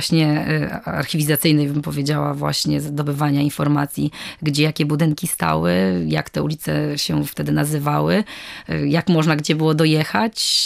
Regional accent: Gdańsk, Pomeranian Voivodeship, Poland; Ja jako gdańszczanka, która mająca takie niemieckie korzenie

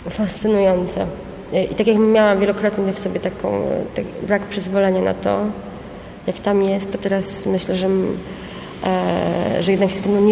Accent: Stogi, Pomeranian Voivodeship, Poland; jestem dziewczyną ze Stogów.

